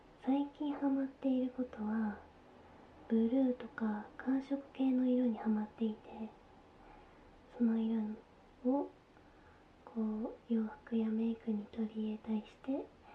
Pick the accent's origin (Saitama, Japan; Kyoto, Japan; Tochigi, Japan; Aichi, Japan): Aichi, Japan; 出身地は愛知県です。